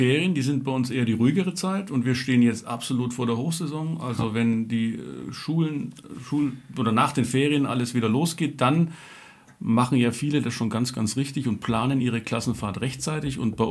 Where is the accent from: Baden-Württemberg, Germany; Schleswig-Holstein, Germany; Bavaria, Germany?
Bavaria, Germany; Nuremberg; Ich komme ursprünglich aus Franken. Ich bin ein gebürtiger Nürnberger.